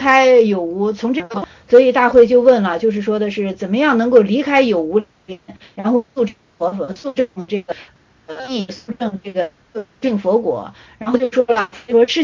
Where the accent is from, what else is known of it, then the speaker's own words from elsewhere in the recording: China; 像我们中国人，他就是探索世界的这个本能